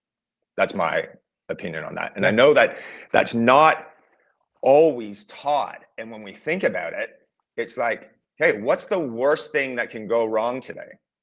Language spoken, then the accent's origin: English; Eastern Canada, Canada; I'm from Eastern Canada